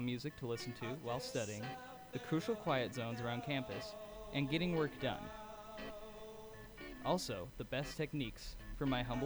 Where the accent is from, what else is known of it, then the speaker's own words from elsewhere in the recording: Los Angeles, California, United States; I'm humble in my athletic attributes, and I come from Los Angeles.